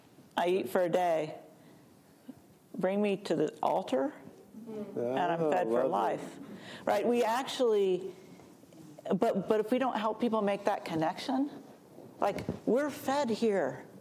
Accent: Albuquerque, New Mexico, United States; the church I grew up in Albuquerque, New Mexico, was a church that always, so far as I experienced it, always had women lay readers and girl acolytes

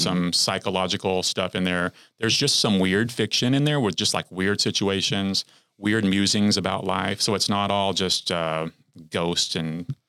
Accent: Wamba, Texas, United States; I was born in Texarkana many, many years ago, actually in a little community called Wamba, Texas.

